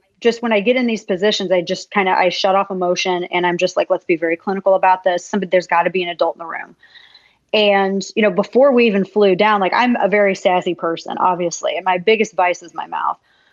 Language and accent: English; the Ozarks, United States; I mean, people know me. I'm from the Ozarks. I'm a brawler.